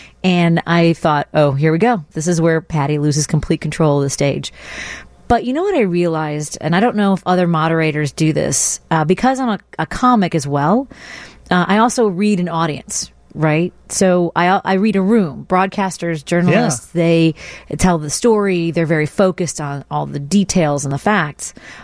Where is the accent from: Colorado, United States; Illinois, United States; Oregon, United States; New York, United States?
Illinois, United States; Chicago; Actually, I grew up in Norwood Park, just north of there, and now I live in Jefferson Park.